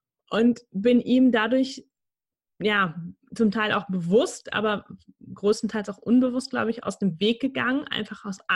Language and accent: German; North Rhine-Westphalia, Germany; Wir kommen beide ursprünglich aus Nordrhein-Westfalen, lustigerweise aus zwei Orten, die knappe 40 Kilometer auseinander liegen.